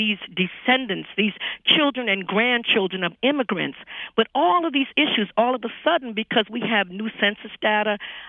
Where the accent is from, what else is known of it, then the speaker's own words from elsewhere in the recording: New York, United States; I grew up in New York, but going and sitting in the crow's nest